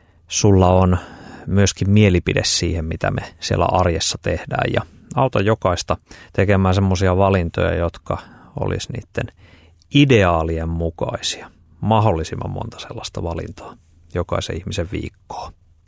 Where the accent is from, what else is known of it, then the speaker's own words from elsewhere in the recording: Lappajärvi, South Ostrobothnia, Finland; Että mä oon tosiaan Lappajärveltä kotoisin. Se on pieni paikkakunta, asuu nykyään reilusti alle 4000 ihmistä siellä.